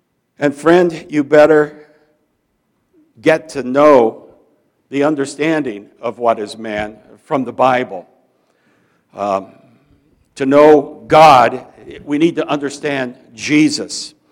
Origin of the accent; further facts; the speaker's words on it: Fairfield, Iowa, United States; my hometown of Fairfield, Iowa, is the center of TM, or Transcendental Meditation.